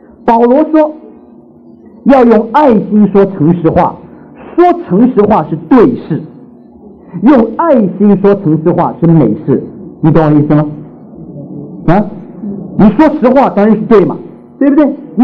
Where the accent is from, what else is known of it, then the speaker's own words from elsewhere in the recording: Taiwan; moved away; 我们这些从台湾来的或者从大陆来的，我们都很厌恶口号。